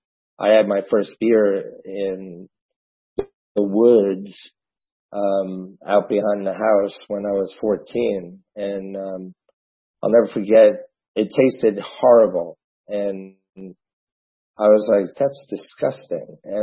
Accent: New Jersey, United States; I grew up in New Jersey. Don't hold that against me. But I grew up there, and I grew up with 2 alcoholics.

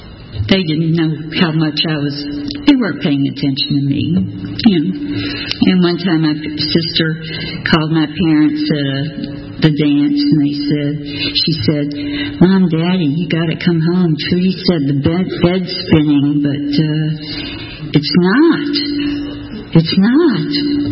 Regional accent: Chattanooga, Tennessee, United States; Now we're growing up in Chattanooga wasn't too much fun, so never could get rid of the bottle.

